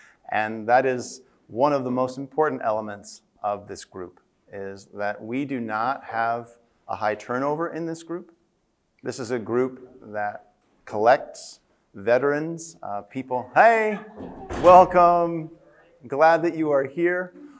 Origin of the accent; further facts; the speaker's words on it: Germany; English is a second language; also born or lived in United States; I come from Germany, and so my sense of what means to be on time is very set. There is no none at all of moving left or right on that. But I happen to have been born in the United States